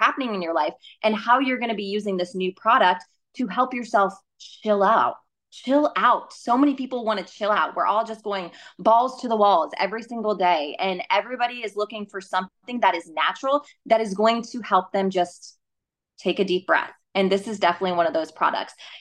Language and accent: English; Ohio, United States; I'm from Ohio. It was typically 15 and a half before you could get behind the wheel.